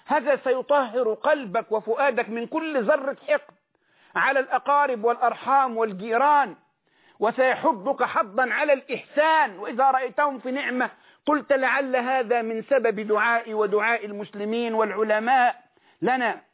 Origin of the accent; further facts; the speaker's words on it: Egypt; بلدنا مصر